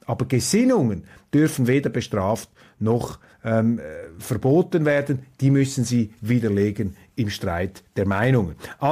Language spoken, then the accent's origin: German; Switzerland; Darum sind wir Schweizer ja auch so entsetzt über den Umgang, also ich bin es vor allem, über den Umgang mit der Opposition in Deutschland.